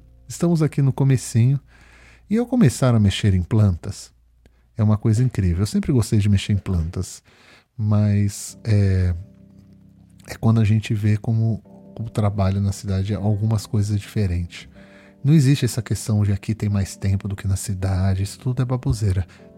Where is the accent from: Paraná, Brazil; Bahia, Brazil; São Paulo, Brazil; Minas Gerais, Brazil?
São Paulo, Brazil; eu nasci na cidade de São Paulo, para quem não sabe. Eu sou paulistano, como se chama. Nasci na cidade de São Paulo e cresci na cidade de São Paulo, capital do estado de São Paulo. Cresci nessa cidade toda a minha vida